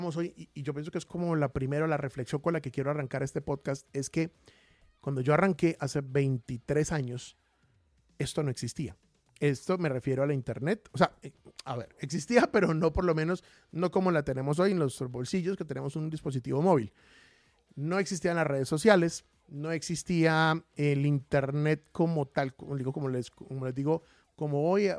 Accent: Bucaramanga, Santander, Colombia; now in Medellín, Colombia; la ciudad de Bucaramanga, de donde yo soy oriundo, como les digo, yo estoy de Medellín, pero yo soy de Bucaramanga, soy santandereano, hincha ferviente del Atlético de Bucaramanga

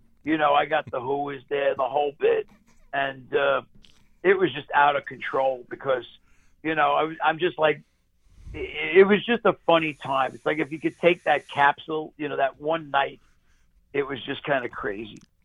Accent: Brooklyn, New York, United States; I'm from Brooklyn.

